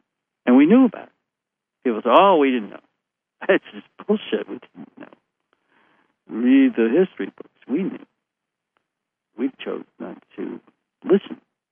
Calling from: United States; I'm going to use the United States because I'm speaking from the United States.

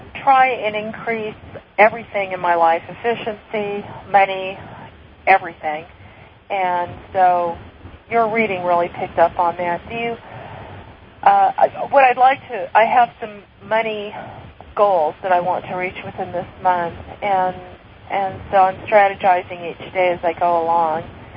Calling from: Glendale, Arizona, United States

